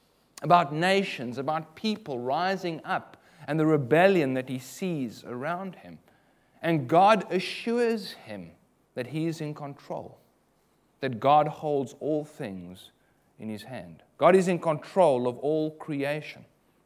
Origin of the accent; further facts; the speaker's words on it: South Africa; I come from South Africa where there are a lot of ostriches, lots of them.